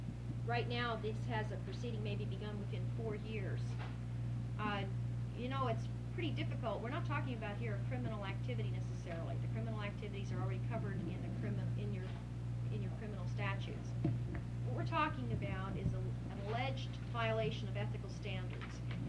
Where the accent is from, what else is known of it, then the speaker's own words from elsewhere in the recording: Anchorage, Alaska, United States; I'm just from Anchorage. I have no idea.